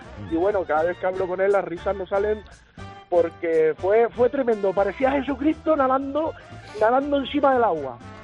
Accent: Canary Islands, Spain; Yo soy de Canarias, del sur de Tenerife.

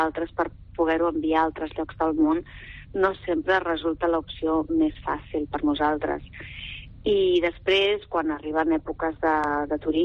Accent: Barcelona, Catalonia, Spain; Perquè jo soc gracienca. Jo soc gracienca i sempre, bueno, és el meu barri, m'agrada molt, me l'estimo molt

